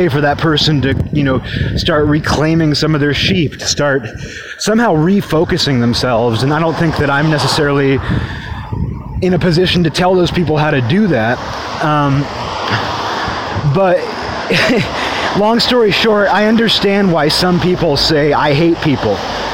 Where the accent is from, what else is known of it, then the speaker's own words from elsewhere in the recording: New York, United States; I'm from New York. In New York, we just tell it like it is.